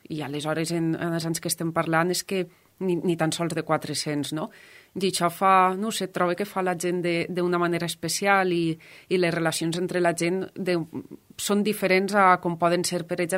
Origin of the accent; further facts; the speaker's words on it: L'Alqueria d'Asnar, Valencian Community, Spain; born there; vaig néixer a l'Alqueria d'Asnar en 1987